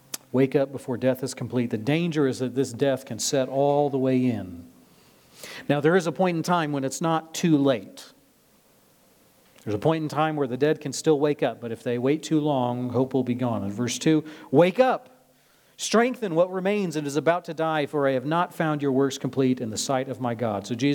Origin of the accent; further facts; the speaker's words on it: Nebraska, United States; I can think of a couple that I kind of knew growing up in Nebraska.